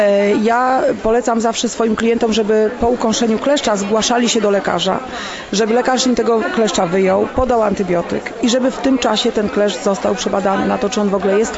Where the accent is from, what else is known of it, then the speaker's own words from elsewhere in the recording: Poznań, Greater Poland Voivodeship, Poland; Ja pochodzę z Poznania i u nas zimy prawie nie ma, tak? My prawie śniegu w ogóle nie mamy